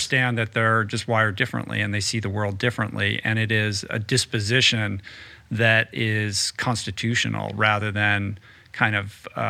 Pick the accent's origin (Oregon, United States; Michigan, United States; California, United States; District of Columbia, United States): District of Columbia, United States; Washington; I mean, I grew up in Washington, D.C. I grew up in a kind of inside the Beltway situation throughout, you know, the late 70s and early 80s.